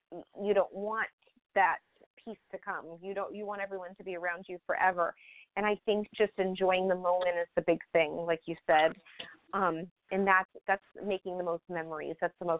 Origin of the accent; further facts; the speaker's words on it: Boston, Massachusetts, United States; now in Tampa, United States; Yes, I'm from Boston.